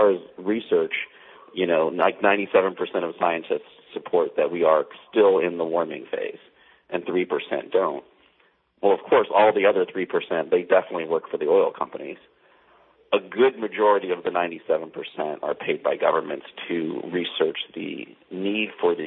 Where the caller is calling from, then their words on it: Maine, United States; especially I'm calling from Maine